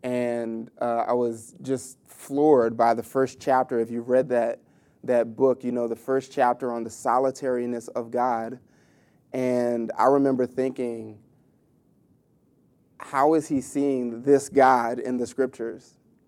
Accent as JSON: {"language": "English", "town": "New Orleans", "region": "Louisiana", "country": "United States", "also_born_or_lived": "Georgia", "moved": "as an adult", "said": "I'm from New Orleans originally, spent some time in Georgia at school. Upon graduation, moved to Arizona"}